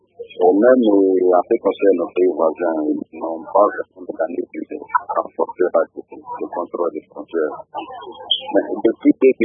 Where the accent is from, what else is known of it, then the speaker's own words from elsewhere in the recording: DR Congo; ils doivent comprendre que nous sommes des Congolais et que nous avons tous des esprits de la vie dans ce pays.